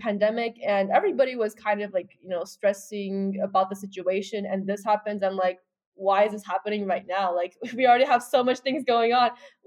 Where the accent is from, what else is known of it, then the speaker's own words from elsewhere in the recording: Hungary; I was a third culture kid in that sense because I grew up in Hungary and not in China, which was where my parents grew up in.